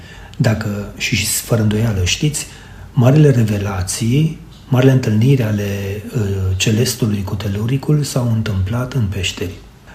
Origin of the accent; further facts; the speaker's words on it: Mangalia, Constanța County, Romania; eu am copilărit în Mangalia